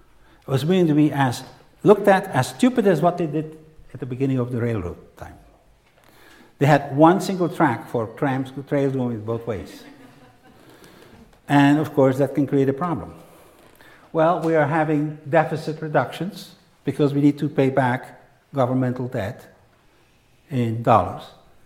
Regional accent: Belgium; Okay, I am from Belgium, so I have to have my pitch.

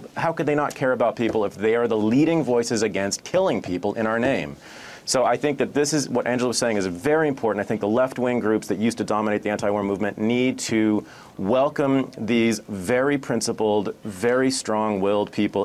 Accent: Berkeley, California, United States; So I'm a man of the left. I was raised by socialists in Berkeley.

